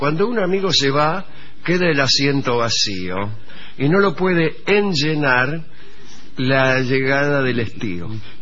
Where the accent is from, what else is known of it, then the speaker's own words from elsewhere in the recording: Venezuela; soy de Venezuela.